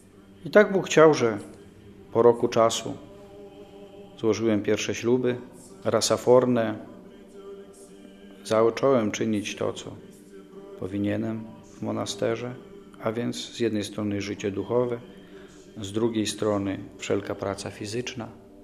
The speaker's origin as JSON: {"language": "Polish", "town": "Białystok", "region": "Podlaskie Voivodeship", "country": "Poland", "tie": "born or raised there", "said": "albowiem wyrosłem nieopodal Supraśla, tam gdzie się urodziłem, a więc w Białymstoku"}